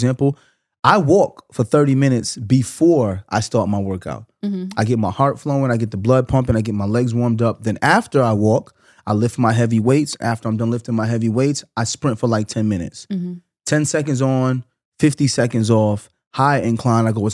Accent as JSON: {"language": "English", "region": "New York", "country": "United States", "said": "I'm a Southern boy. I cut pork. I'm from New York."}